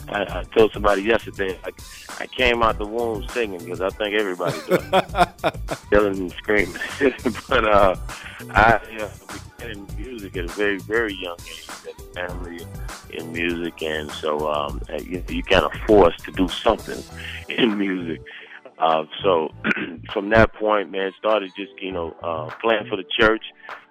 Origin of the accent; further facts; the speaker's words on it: Miami, Florida, United States; I'm from Miami, Florida, brother.